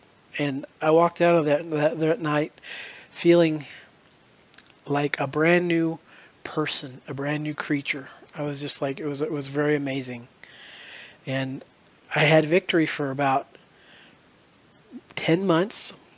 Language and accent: English; Texas, United States; As I got into high school, so I came from Texas, and there's a lot of football played down in Texas